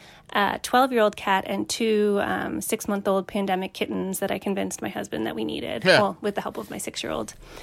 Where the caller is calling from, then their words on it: Boston, Massachusetts, United States; I'm calling from the Boston area.